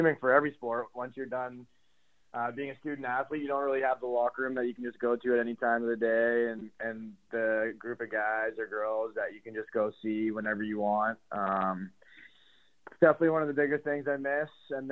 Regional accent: Canada; I'm a Canadian boy

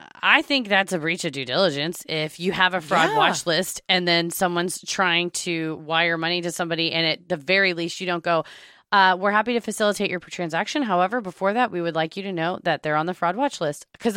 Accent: Norway; I started in my home country of Norway.

